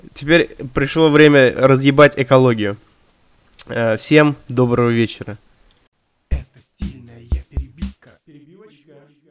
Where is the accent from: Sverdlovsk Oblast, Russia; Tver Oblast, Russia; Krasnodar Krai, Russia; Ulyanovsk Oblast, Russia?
Tver Oblast, Russia; Пятно масляное на Волге в Тверской области, в моем родном городе.